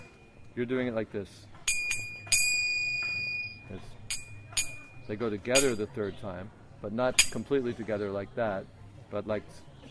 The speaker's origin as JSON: {"language": "English", "country": "India", "said": "There are many advantages to being Indian."}